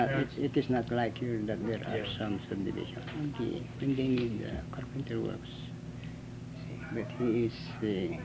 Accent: Agno, Ilocos Region, Philippines; born there; I was born in August 1st, 1911. In the town of Agno, Pangasinan, Philippines.

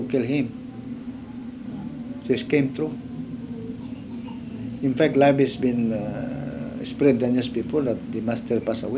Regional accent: Philippines; Because we are only Filipino strike at the time, no other nationalities.

